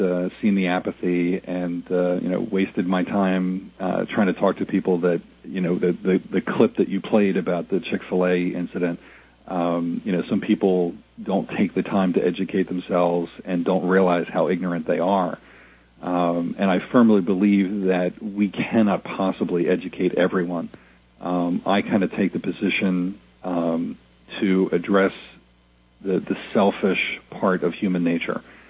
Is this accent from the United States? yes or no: yes; Philadelphia, Pennsylvania, United States; I was born and raised in Philly